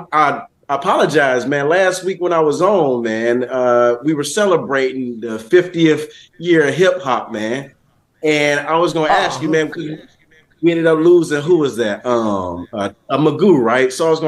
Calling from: Portsmouth, Virginia, United States; Oh, actually, man, I'm in Virginia right now, Portsmouth, Virginia, man.

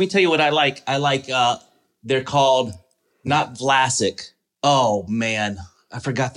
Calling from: Canada

